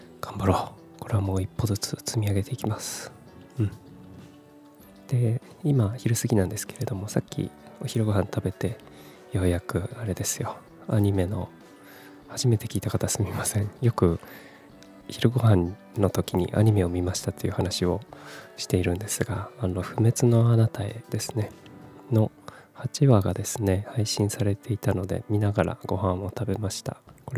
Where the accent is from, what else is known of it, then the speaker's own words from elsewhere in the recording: Kumamoto, Japan; also born or lived in Fukuoka / Tokyo; 18歳から福岡、30歳から東京で暮らし、退職を機に地元の熊本に帰ってきた36歳フリーランスの僕が